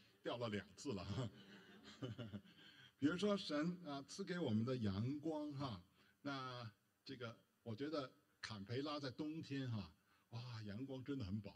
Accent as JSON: {"language": "Chinese", "region": "Beijing", "country": "China", "said": "我是北京人啊，这个师母是在资本主义社会长大的啊，我是生在新中国，长在红旗下啊。"}